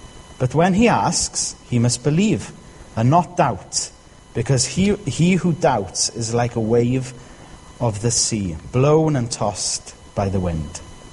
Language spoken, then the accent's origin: English; Bangor, Wales, United Kingdom; also born or lived in Aberystwyth; I'm from Bangor originally. Then I went to live in Aberystwyth, and now I'm back in North Wales.